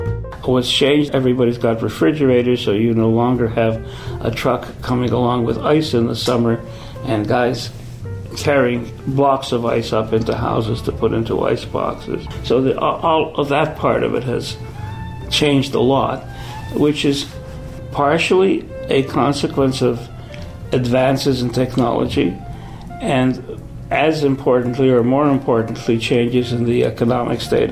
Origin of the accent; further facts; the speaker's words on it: Montreal, Quebec, Canada; when I was growing up on the Main, on St. Lawrence Boulevard, as we knew it, we lived on the east side of the street, just below Duluth.